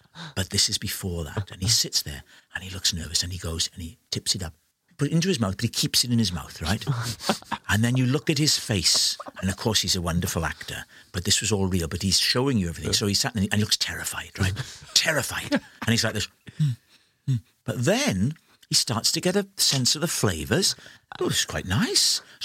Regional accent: Port Talbot, Wales, United Kingdom; I grew up in South Wales, Port Talbot

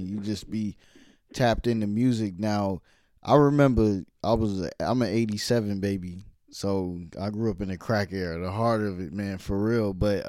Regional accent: New York City, New York, United States; born there; moved away; My I was born in Farragut near Fort Greene Projects, man. But when we lived in Harlem, that was the last place we lived before we moved out of New York, man.

